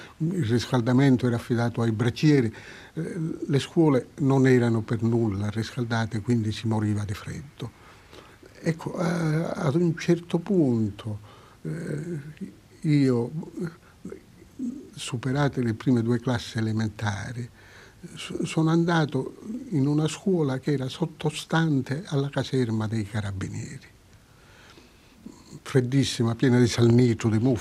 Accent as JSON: {"language": "Italian", "town": "Racalmuto", "region": "Sicily", "country": "Italy", "tie": "born there", "said": "Sono nato a Racalmuto nel 1921. Racalmuto è un paese in provincia di Agrigento"}